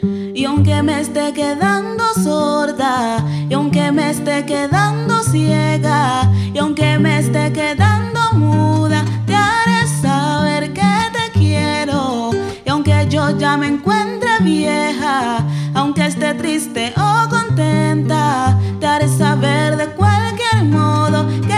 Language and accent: Spanish; Quibdó, Chocó, Colombia; De Quibdó, Chocó.